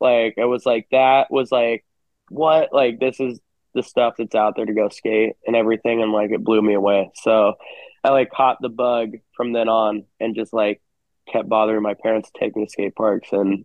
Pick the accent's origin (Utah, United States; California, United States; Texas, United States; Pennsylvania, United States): California, United States; Hermosa Beach; So we grew up in Hermosa Beach, and my dad never really my family never really pushed it on me too much.